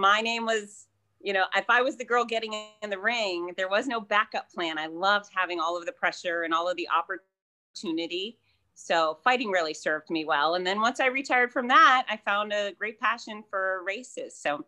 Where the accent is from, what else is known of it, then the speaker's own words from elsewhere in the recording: Fort Lauderdale, Florida, United States; I was born and raised in the Fort Lauderdale area.